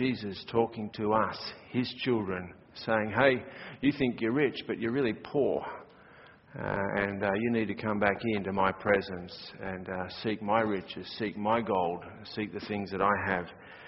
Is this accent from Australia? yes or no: yes; Australia; because I'm Australian.